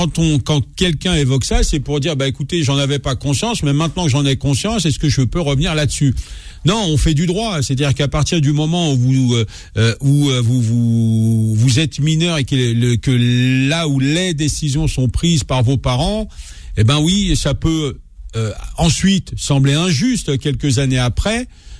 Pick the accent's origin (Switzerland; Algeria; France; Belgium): Algeria; born there; l'Algérie était sous domination française, donc à partir du moment où je suis né là-bas